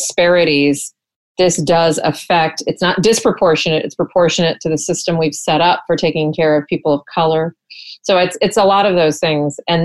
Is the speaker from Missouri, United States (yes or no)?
no; Texas, United States; I'll just say that, you know, I'm from Texas.